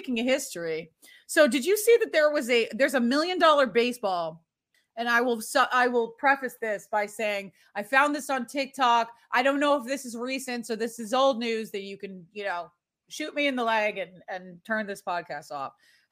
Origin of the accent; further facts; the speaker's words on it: Winchester, Massachusetts, United States; I grew up 8 miles north of Boston in a suburb called Winchester, Massachusetts. Very fancy white collar town